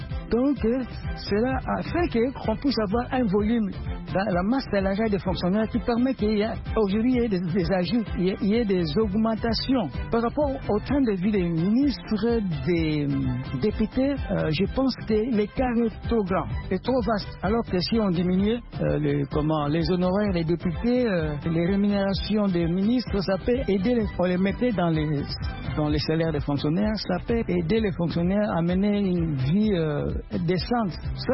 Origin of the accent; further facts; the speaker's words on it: DR Congo; chez nous en RD Congo, dernièrement il y a eu des législatives